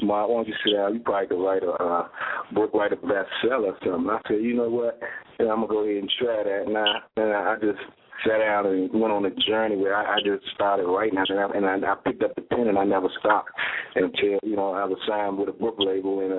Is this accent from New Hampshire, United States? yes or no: no; Washington, District of Columbia, United States; Well, I'm from Washington, D.C., and I'm divorced now, no kids.